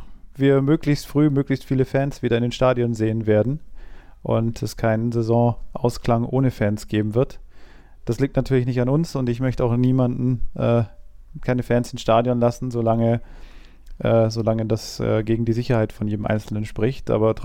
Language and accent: German; Cologne, North Rhine-Westphalia, Germany; als Kölner hätte ich mich auch sehr darüber gefreut, Unioner in Köln begrüßen zu können.